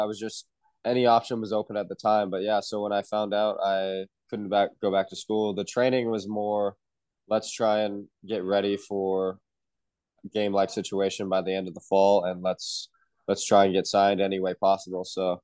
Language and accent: English; British Columbia, Canada; I'm from British Columbia, by Vancouver. So it's about a 12-hour drive from my home.